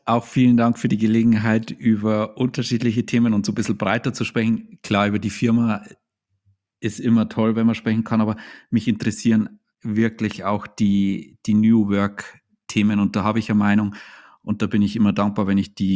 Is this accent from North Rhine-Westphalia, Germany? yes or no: no; Bavaria, Germany; ich komme aus dem Bayerischen Wald und das hat mich extrem geprägt.